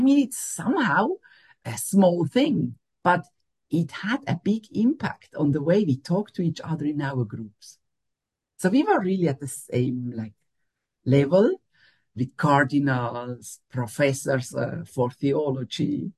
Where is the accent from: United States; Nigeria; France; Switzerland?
Switzerland; Me, I'm from Switzerland